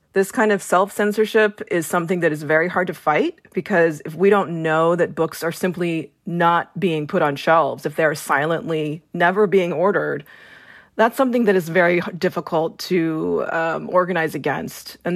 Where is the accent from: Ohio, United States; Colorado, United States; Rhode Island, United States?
Colorado, United States; I grew up in Colorado. Not in San Francisco at all.